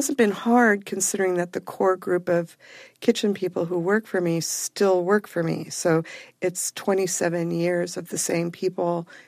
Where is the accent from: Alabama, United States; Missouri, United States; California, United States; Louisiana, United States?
California, United States; Silver Lake; I grew up as an only child, a single parent, a mom who worked all the time. I grew up in Silver Lake, and I didn't have any living grandparents.